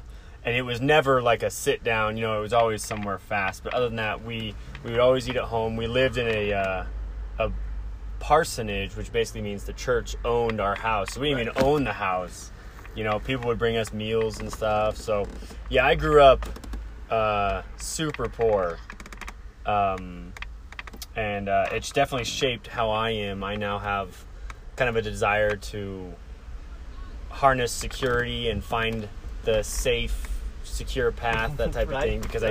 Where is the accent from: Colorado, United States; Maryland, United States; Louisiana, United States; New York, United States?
Colorado, United States; Colorado Springs; now in Broomfield, United States; I am originally from Colorado Springs. Grew up there, went to high school there, and then did my undergrad in Boulder